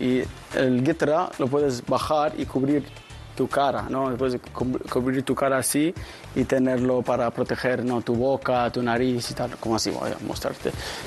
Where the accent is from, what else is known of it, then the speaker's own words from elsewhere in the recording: Qatar; Yo tengo 28 años, soy de Qatar, como pueden ver. Y bueno, mi madre es de Uruguay y mi abuela es de Barcelona, entonces en casa pues siempre hemos hablado en español y por eso aprendí.